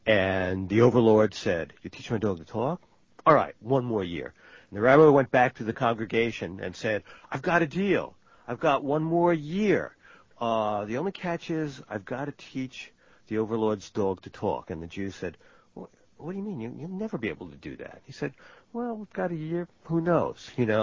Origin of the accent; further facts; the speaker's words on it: United States; I grew up as an American thinking that all problems would have a solution.